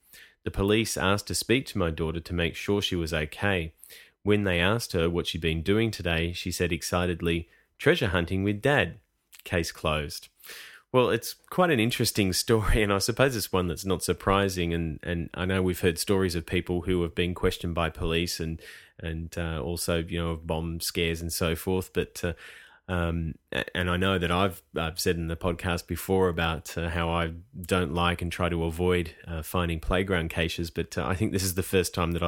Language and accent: English; Melton, Victoria, Australia; a town called Woodend, which is near my hometown of Melton.